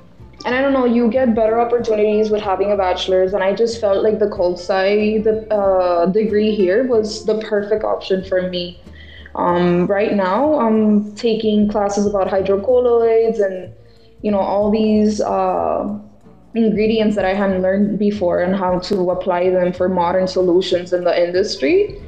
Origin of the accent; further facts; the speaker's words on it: Puerto Rico; English is a second language; So I'm from Puerto Rico, as you explained. It's an island. It's a very, very small island. So we have a lot of coast, obviously. But personally, I grew up in the area of Puerto Rico, Macao. It's a beautiful mountain called Pitaya. That's where I grew up in.